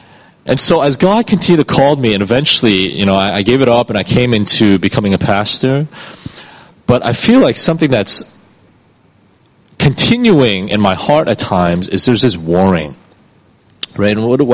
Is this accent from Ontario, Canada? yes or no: yes; Toronto, Ontario, Canada; you guys know I'm from Toronto. And it's a beautiful place.